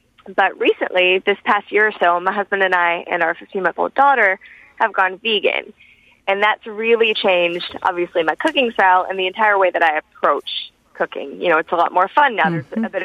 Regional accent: the South, United States; I was raised in the South, and I was kind of trained as a home cook in my grandma's kitchen

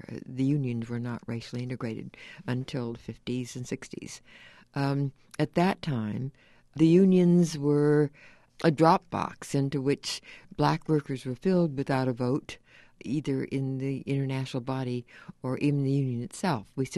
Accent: California, United States; Because I grew up in California. I grew up from the age of six through the time that I became a union clerk in that hall, union hall, at 20.

